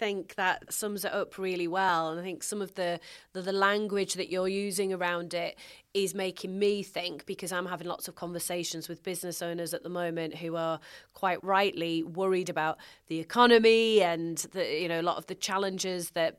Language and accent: English; United Kingdom; Do you think some of this is being British?